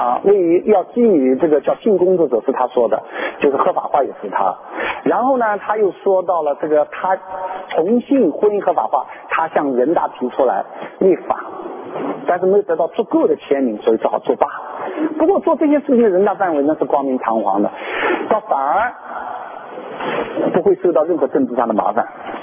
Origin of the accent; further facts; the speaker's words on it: China; 那么我们中国怎么办？我们是来自中国，中国将如何？